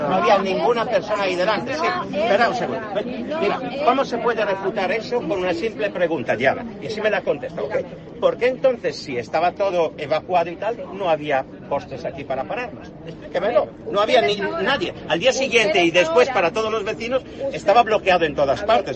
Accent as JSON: {"language": "Spanish", "country": "Italy", "second_language": "Spanish", "lives_now": "Spain", "said": "porque soy italiano, no he votado nunca aquí y no me importa"}